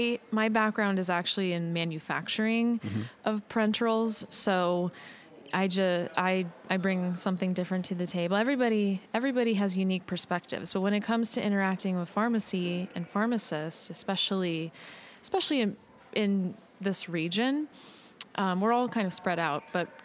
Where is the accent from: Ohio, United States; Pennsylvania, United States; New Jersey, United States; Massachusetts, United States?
Pennsylvania, United States; Moon; Well, originally from Moon.